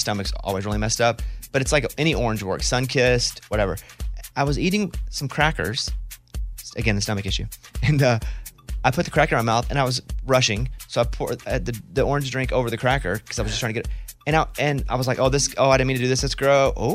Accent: Florida, United States; Because I didn't have a tractor. I'm like from Florida.

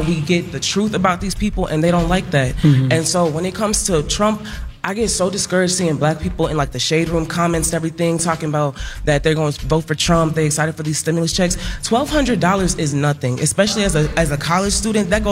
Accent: Kenosha, Wisconsin, United States; I'm from Wisconsin, and I'm a mass media major.

